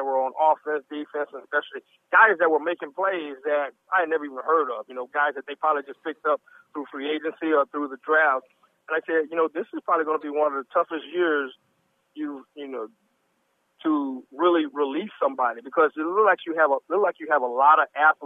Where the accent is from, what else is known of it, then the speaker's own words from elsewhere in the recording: Houston, Texas, United States; As an only child growing up in Houston and being at Oklahoma State for 4 years, you know what? I learned to take care of myself a lot on my own.